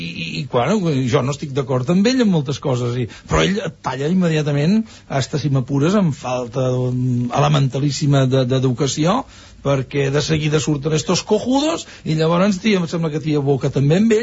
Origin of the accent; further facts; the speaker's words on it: Catalonia, Spain; jo estava molt lluny de casa meva, esclar, jo soc de, com veieu, doncs soc de Catalunya